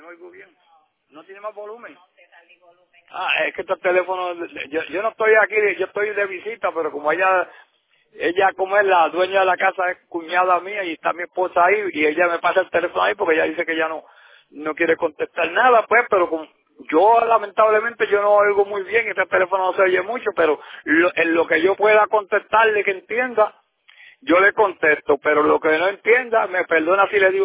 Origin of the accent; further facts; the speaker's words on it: Yauco, Puerto Rico; Yo soy de Yauco, por si acaso. Soy de Yauco.